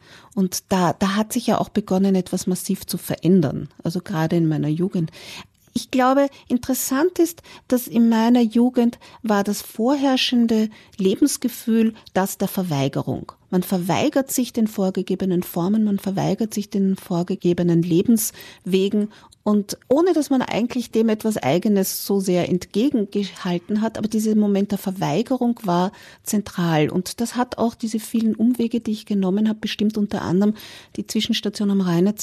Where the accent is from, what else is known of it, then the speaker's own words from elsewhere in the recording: Austria; dass ich als Österreicherin ja ganz leicht nach Ost-Berlin fahren konnte